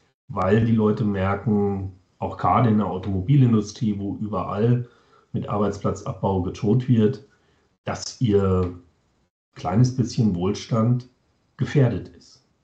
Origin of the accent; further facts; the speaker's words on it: North Rhine-Westphalia, Germany; Ich komme aus dem Siegerland und mache da eigentlich schon mein ganzes Leben lang Transformationsprozesse mit.